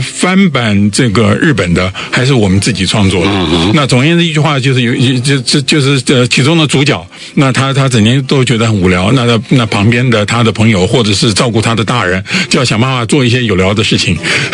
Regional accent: Taipei, Taiwan; 我小时候在台北市长大的，我们家开门就是我家门前有小河。

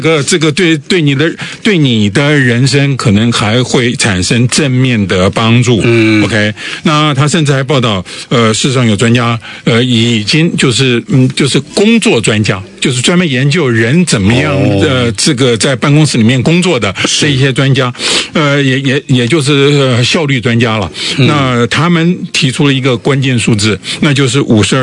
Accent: Taipei, Taiwan; 我小时候在台北市长大的，我们家开门就是我家门前有小河。

